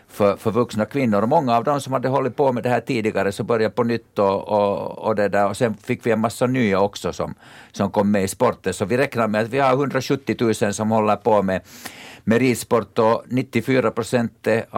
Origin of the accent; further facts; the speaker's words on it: Ekenäs, Uusimaa, Finland; Det är jätteroligt att komma till sin hemstad. Jag är faktiskt född i Ekenäs.